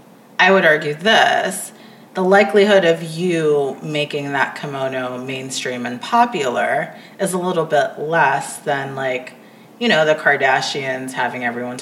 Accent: United States; I mean, I grew up mostly in the States, but as I've been getting older, I've been getting more connected to sort of my African roots

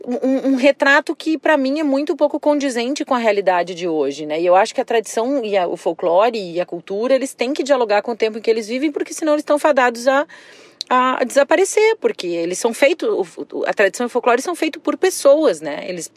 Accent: Rio Grande do Sul, Brazil; Porque nós somos gaúchos no tempo de hoje também, não só no tempo passado.

